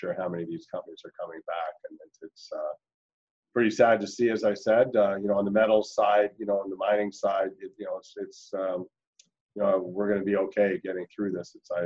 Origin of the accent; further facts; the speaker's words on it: Vancouver, British Columbia, Canada; I'm from Vancouver. I'm in Vancouver.